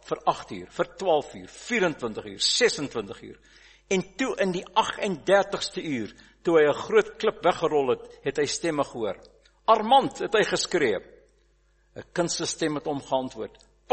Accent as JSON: {"language": "Afrikaans", "town": "Kimberley", "region": "Northern Cape", "country": "South Africa", "tie": "born or raised there", "said": "Ek het op Kimberley Boys High groot geword"}